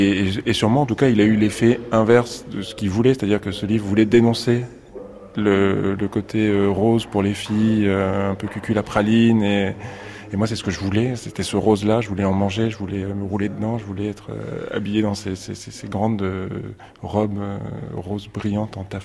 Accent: Provence-Alpes-Côte d'Azur, France; Alors moi je viens des Hautes-Alpes. Et c'est des paysages de neige et de très hautes montagnes. Et ma maison était la plus haute du village

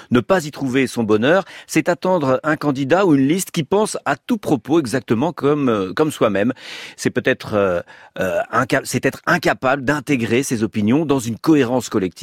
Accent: France; chez nous en France.

